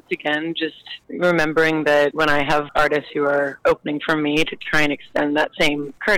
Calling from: New York City, New York, United States; I'm calling you from New York City.

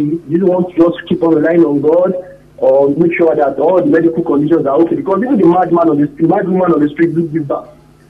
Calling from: Ibadan, Oyo, Nigeria; I'm calling from Moni, Ibadan.

